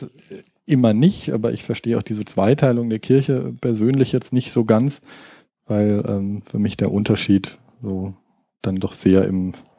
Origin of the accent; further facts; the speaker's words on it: Baden-Württemberg, Germany; Also ich komme jetzt aus Baden-Württemberg